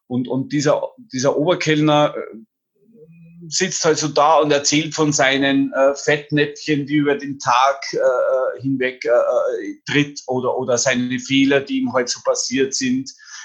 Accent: Austria; also nicht den österreichischen Dialekt, ich bin ja Österreicher

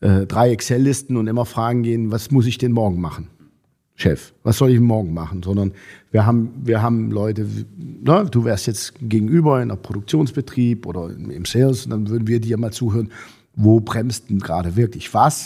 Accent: Eifel, Germany; Ich komme aus der Eifel, da gibt es viel Regen.

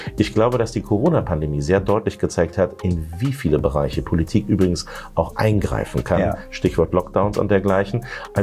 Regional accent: Silze, Lower Saxony, Germany; also born or lived in Hannover; in Hannover geboren und in Silze aufgewachsen.

